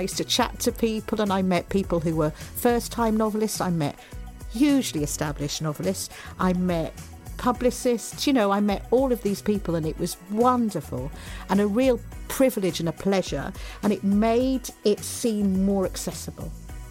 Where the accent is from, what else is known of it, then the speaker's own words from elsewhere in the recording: Neath, Wales, United Kingdom; also born or lived in Essex; I remember, because I lived in Essex and Wales, I'm from South Wales originally.